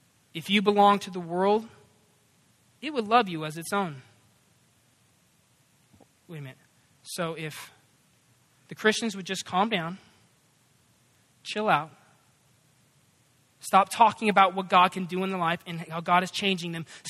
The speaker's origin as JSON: {"language": "English", "town": "San Diego", "region": "California", "country": "United States", "tie": "born or raised there", "said": "I didn't grow up here in the South. I'm from another South, Southern California. I grew up in San Diego, where the ocean is beautiful."}